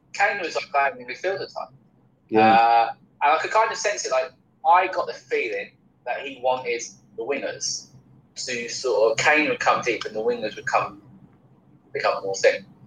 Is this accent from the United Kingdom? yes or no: yes; England, United Kingdom; Let's talk about the England game first, obviously, as English fans.